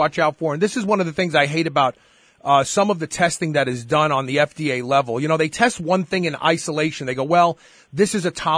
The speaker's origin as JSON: {"language": "English", "town": "New York City", "region": "New York", "country": "United States", "tie": "born or raised there", "said": "I grew up in Brooklyn. I'm 55 years old."}